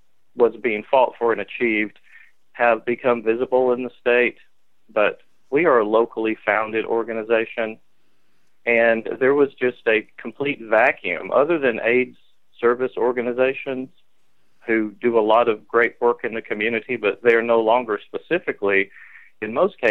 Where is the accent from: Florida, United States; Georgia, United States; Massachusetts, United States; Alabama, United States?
Alabama, United States; Huntsville; born there; So I was born here in Huntsville, Alabama.